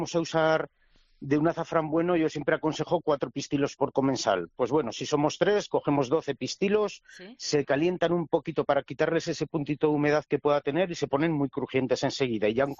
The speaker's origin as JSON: {"language": "Spanish", "town": "Monreal del Campo", "region": "Aragon", "country": "Spain", "said": "Sí, allí vamos a estar. Somos de Monreal"}